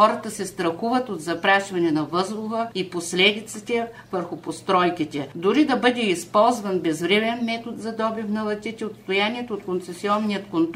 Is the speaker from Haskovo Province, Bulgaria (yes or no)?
yes; Stalevo, Haskovo Province, Bulgaria; Родена съм в Сталево, израснала съм си, целият житейски път ми е преминал в селото.